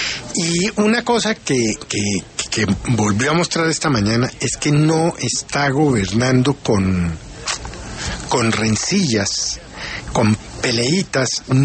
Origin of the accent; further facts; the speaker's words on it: Bogotá, Colombia; Y quedo tranquilo, como bogotano.